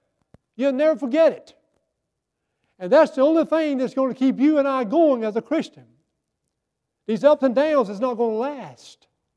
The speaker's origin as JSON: {"language": "English", "region": "the South", "country": "United States", "said": "I'm a Southerner."}